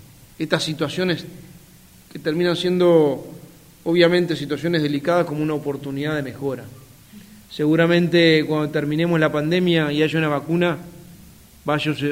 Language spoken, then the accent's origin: Spanish; Uruguay; como uruguayo